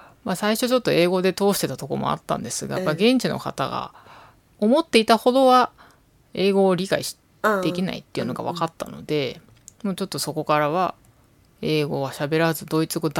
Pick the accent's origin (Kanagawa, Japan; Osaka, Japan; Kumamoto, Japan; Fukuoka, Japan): Kanagawa, Japan; Yokohama; also born or lived in Hokkaido; 6年間まあ北海道にいたんですが、まあ、その後私地元が横浜なんですけど、まあ、向こうにあの地元に帰って